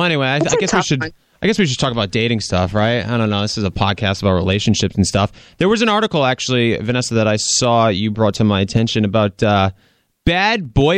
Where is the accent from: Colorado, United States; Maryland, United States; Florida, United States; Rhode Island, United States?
Rhode Island, United States; accent: Rhode Island; Do you notice, too, my Rhode Island accent sometimes?